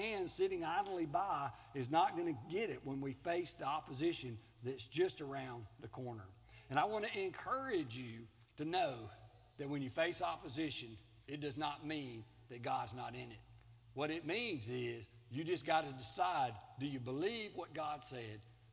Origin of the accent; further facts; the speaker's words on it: Collins, Mississippi, United States; I grew up in Collins, Mississippi. We had loving parents who worked hard to provide for us.